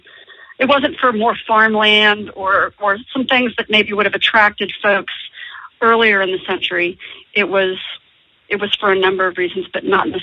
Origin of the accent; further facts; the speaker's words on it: Houston, Texas, United States; now in Austin, United States; Well, I grew up in Houston and pursued a graduate degree in journalism at the University of Texas in Austin, which is where I live now.